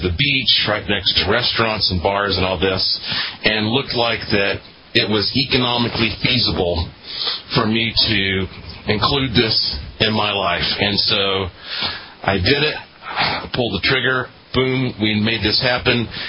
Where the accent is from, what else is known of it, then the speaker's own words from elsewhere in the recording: Asheville, North Carolina, United States; I was born in Asheville, lived in Asheville my whole life, and this past winter has been the first winter that I spent in a warm place.